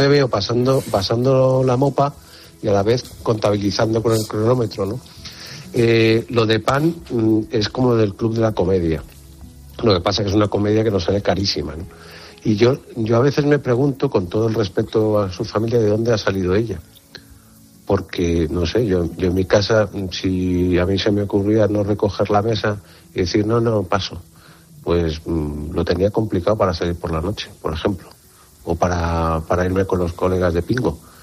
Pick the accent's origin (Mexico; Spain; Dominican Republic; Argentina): Spain; cómo somos los españoles